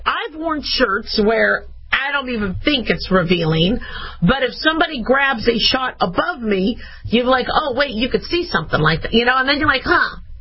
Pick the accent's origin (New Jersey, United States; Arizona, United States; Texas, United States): Arizona, United States; Phoenix; born or raised there